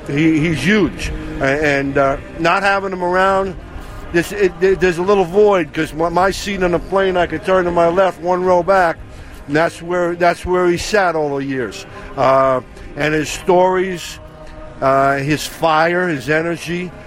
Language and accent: English; New York City, New York, United States; I grew up in New York City, and there was like four different rock stations.